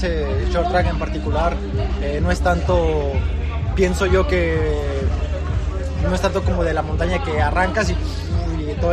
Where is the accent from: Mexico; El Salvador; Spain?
Mexico; nosotros como mexicanos no sabíamos nunca si podíamos llegar a este nivel de elite